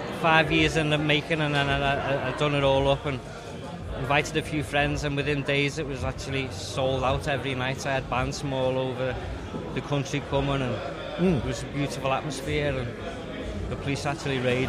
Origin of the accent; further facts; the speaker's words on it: Liverpool, North West England, United Kingdom; I'm from Liverpool